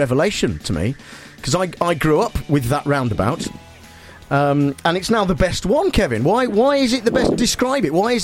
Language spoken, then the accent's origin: English; Nuneaton, West Midlands, United Kingdom; my hometown of Nuneaton in Warwickshire was getting mentioned in all the papers.